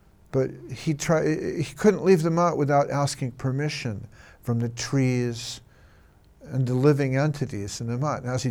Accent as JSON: {"language": "English", "country": "Ireland", "said": "you know, we're both Irish, which means we like a good fight. The Irish like to fight."}